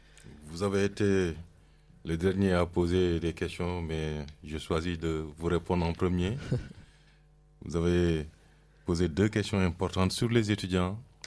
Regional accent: Paris, Île-de-France, France; puisque moi je viens de Paris et sur l'île de France

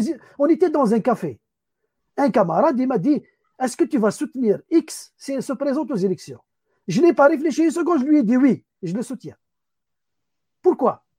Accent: Algeria; je ne pouvais pas y aller chez moi en Algérie.

